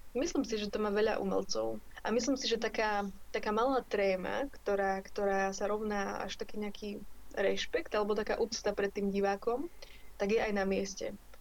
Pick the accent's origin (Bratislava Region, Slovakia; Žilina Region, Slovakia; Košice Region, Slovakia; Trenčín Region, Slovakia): Košice Region, Slovakia; Košice; Ja som teda z Košíc, ale začala som viacej jazdiť do Bratislavy.